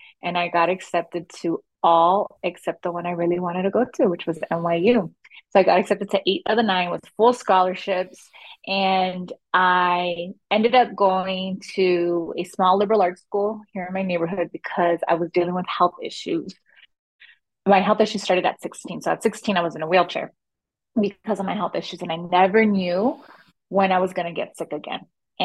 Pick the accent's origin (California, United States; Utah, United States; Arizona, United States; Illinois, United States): California, United States; Los Angeles; I am a queer Mexican American. I grew up in Los Angeles with a single mother, but I was supported or like raised a lot by my grandparents.